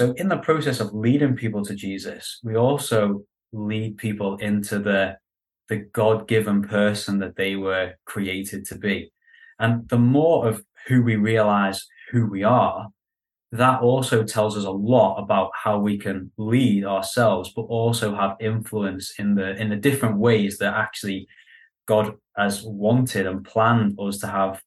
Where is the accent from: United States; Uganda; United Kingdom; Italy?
United Kingdom; Liverpool, North West England; Yes, I'm from Liverpool.